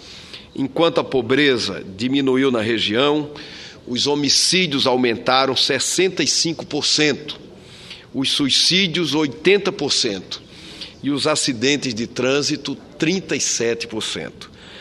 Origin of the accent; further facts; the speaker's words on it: Alagoas, Brazil; Para nós nordestinos e, infelizmente, para mim, como alagoano